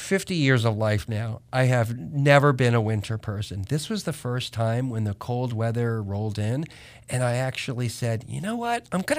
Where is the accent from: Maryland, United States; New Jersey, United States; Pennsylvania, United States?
New Jersey, United States; I grew up in Jersey, and the seasons are a bit more defined accordingly